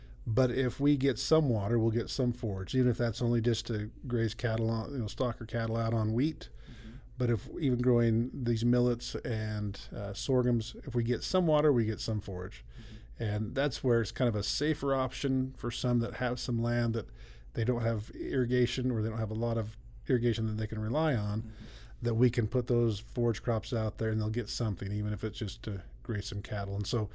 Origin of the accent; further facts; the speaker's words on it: Idaho, United States; originally from Idaho, actually.